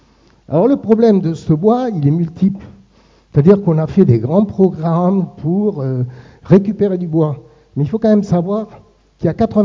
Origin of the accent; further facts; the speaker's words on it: South, France; Je m'excuse, je suis du Sud. Moi, je suis plus habitué à parler du Sud.